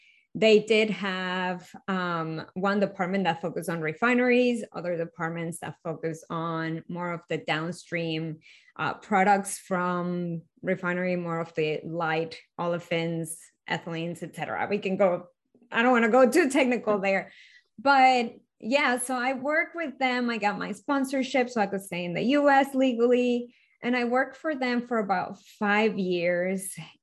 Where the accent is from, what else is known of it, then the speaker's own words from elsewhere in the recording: Venezuela; because I was born and raised in Venezuela.